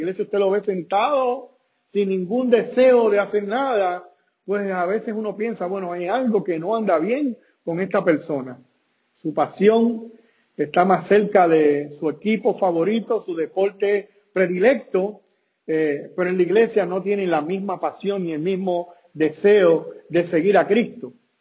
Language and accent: Spanish; Puerto Rico; Yo soy puertorriqueño, yo vengo de Puerto Rico